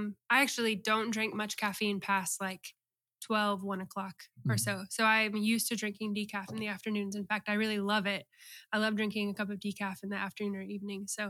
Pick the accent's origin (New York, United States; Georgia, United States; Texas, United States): Georgia, United States; Watkinsville; Well, I grew up in North Georgia, up near Athens, in a town called Watkinsville.